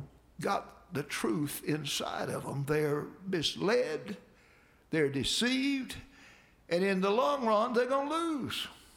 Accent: Georgia, United States; born there; Of course, I was born in Georgia

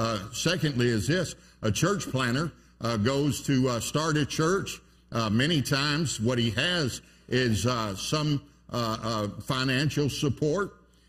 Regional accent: Pasadena, Texas, United States; I'm from the Houston area, from Pasadena, Texas.

